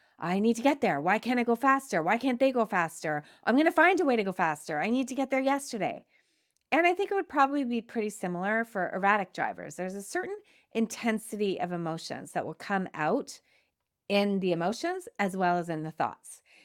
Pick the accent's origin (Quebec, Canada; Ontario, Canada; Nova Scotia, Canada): Quebec, Canada; Montreal; I also know I grew up in Montreal, and Montrealers are very different drivers than Torontonians.